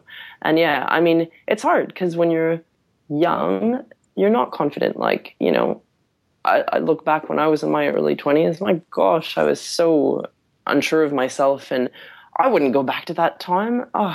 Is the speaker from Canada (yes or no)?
yes; Canada; I'm actually Canadian originally, and I used to work for AskMen.com in Canada